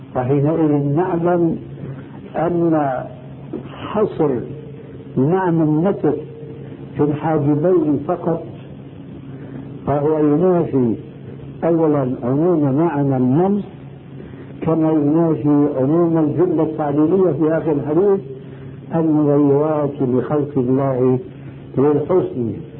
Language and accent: Arabic; Syria; وفي كثير من البلاد عندنا في سوريا